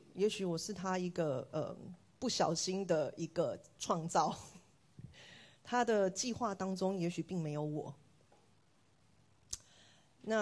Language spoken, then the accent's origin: Chinese; Taiwan; 那我从小在台湾长大，我出生在一个破碎的家庭。我在很小很小的时候，幼稚园的时候吧，我爸妈就分开了。那我爸爸就到美国，然后我就在台湾跟我妈妈住，一直。